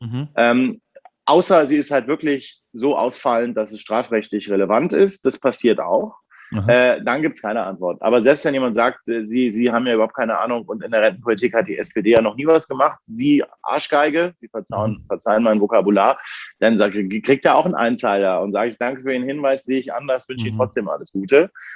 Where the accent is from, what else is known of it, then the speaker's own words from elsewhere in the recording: Bavaria, Germany; also born or lived in Berlin; Ich bin aber schon seit quasi frühester Kindheit im Bayerischen Wald in der Oberpfalz aufgewachsen.